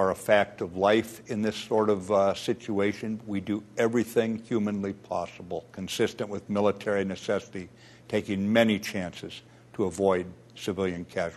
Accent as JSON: {"language": "English", "region": "the American West", "country": "United States", "said": "I'm from the American West. We have forest fires out there."}